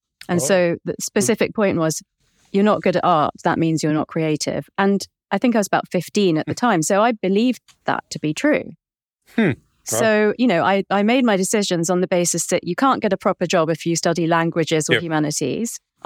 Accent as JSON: {"language": "English", "region": "London", "country": "United Kingdom", "tie": "born or raised there", "said": "I just wanted to be a normal kid growing up in London, you know, and all my friends were British."}